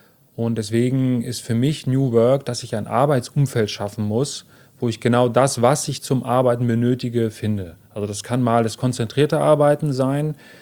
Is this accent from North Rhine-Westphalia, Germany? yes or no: yes; Telgte, North Rhine-Westphalia, Germany; Ich komme nicht direkt aus Münster. Also meine Heimat ist ein bisschen weiter, aber nicht viel weiter. Es ist in Telgte, also quasi vor der Haustür.